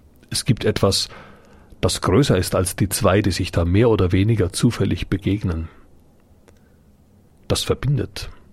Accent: Bavaria, Germany; accent: Franconian; als Bayer oder, wie meine Stimme verrät, als Franke, bin ich es von Kindesbeinen an gewohnt, zur Begrüßung einer anderen Person Grüß Gott zu sagen.

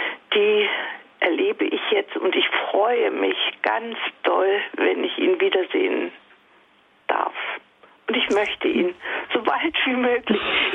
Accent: East Germany, Germany; moved away; ich komme aus dem Osten und bin dann nach dem Westen gegangen

